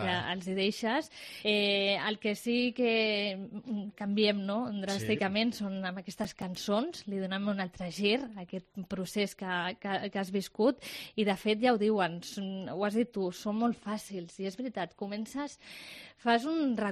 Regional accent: Reus, Catalonia, Spain; com a reusenca també.

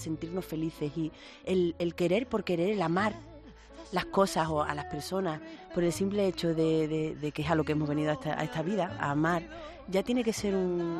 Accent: Málaga, Andalusia, Spain; un besito a mi tierra querida Málaga y a mi barrio

